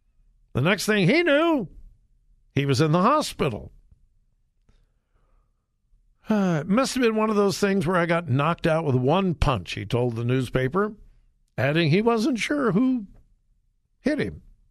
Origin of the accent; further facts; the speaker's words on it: California, United States; particularly out in my home state of California.